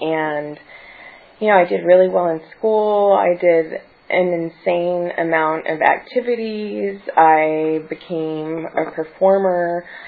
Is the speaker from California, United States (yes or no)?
yes; Bakersfield, California, United States; I grew up in Bakersfield, California, and I graduated from high school, and I went away to college